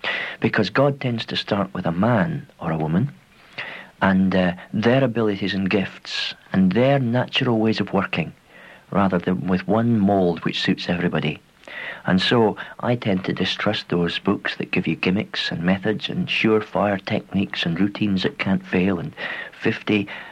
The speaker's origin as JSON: {"language": "English", "town": "Swindon", "region": "South West England", "country": "United Kingdom", "tie": "born or raised there", "said": "my hometown, Swindon in Wiltshire"}